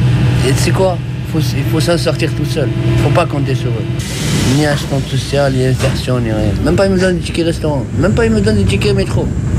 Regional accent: Marseille, Provence-Alpes-Côte d'Azur, France; Parce que moi, je suis venu de Marseille, on a la mer et tout.

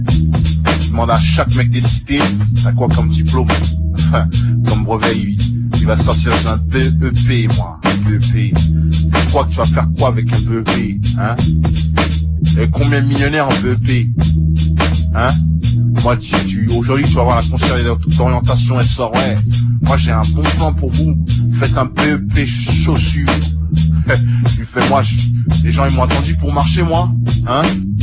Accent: Paris, Île-de-France, France; Moi, je viens de Paris, hein. Je viens de Paris, je suis arrivé dans 19, dans ma thèse. J'avais 5 piges, j'en ai 23, mec.

